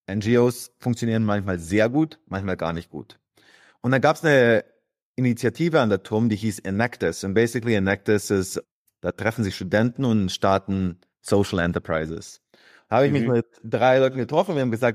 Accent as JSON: {"language": "German", "town": "Bad Reichenhall", "region": "Bavaria", "country": "Germany", "tie": "born or raised there", "said": "meine Eltern sind aus Kroatien, die sind in den 80ern nach Deutschland gekommen. Ich bin der Älteste von 5, bin in einer kleinen Stadt Bad Reichenhall aufgewachsen in Oberbayern."}